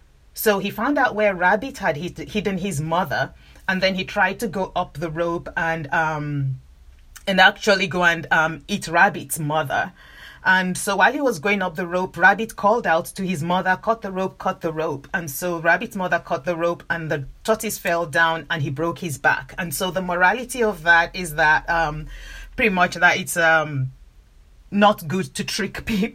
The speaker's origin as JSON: {"language": "English", "country": "Nigeria", "tie": "born or raised there", "said": "I'm from, I grew up in Nigeria, I'm Nigerian."}